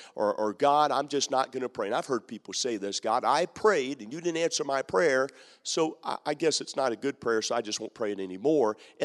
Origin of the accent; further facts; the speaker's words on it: Maryland, United States; I have a friend of mine, of course, I was born and raised in Maryland